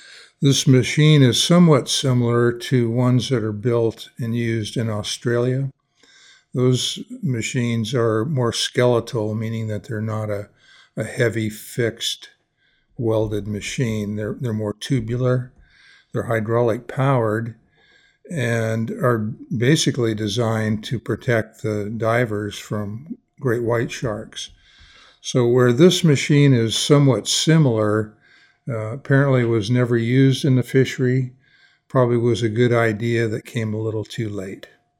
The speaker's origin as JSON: {"language": "English", "town": "Morro Bay", "region": "California", "country": "United States", "tie": "born or raised there", "said": "I grew up here in Morro Bay. I'm a local abalone historian. Been in the business my entire life of 72 years."}